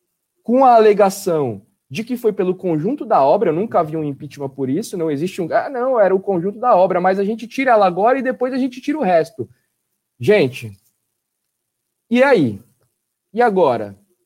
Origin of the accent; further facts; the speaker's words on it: Brazil; Como brasileiro, de verdade, estou aqui aguardando.